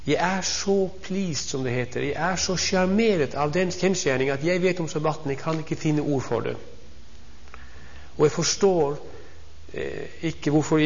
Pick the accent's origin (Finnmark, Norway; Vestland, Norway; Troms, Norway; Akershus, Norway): Troms, Norway; kommer fra der hvor jeg er født og oppvokst, i Troms. Og det har preget av tidsavfunnet for mye. Det er altså dialekt når jeg sier sabbat.